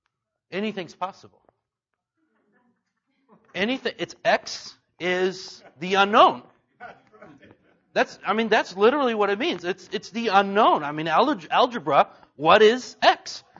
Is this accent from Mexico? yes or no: yes; Mexico; obviously, you all know I grew up in Mexico, and so it's a double blessing for me.